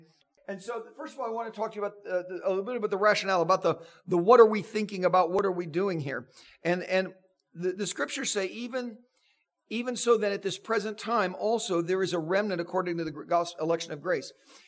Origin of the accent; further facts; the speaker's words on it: Ohio, United States; now in Atlanta, United States; People ask, where are you from? And I say, see, because I'm not a Georgian. I'm just not. I'm from Ohio. But I say, I currently live in Georgia, because I don't want to say I'm from Georgia, because I'm not.